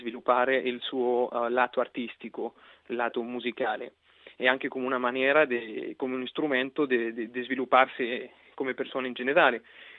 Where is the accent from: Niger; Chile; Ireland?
Chile; Italian is a second language; io vengo dal Cile, ho studiato prima in Cile, nella mia città